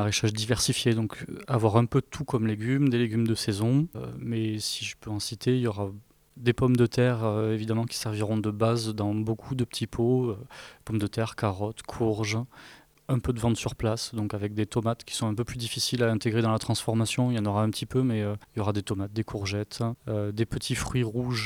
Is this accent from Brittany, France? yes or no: no; Occitanie, France; J'ai grandi dans la ferme familiale de mon grand-père dans l'Aveyron.